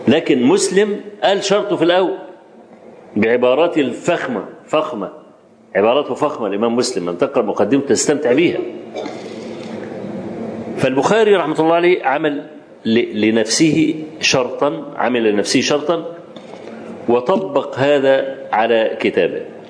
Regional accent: Egypt; وأنا رجل مصري

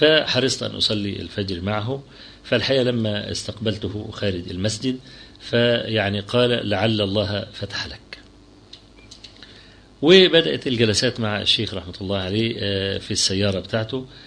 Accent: Egypt; عندنا في مصر بعت لي رسالة كده

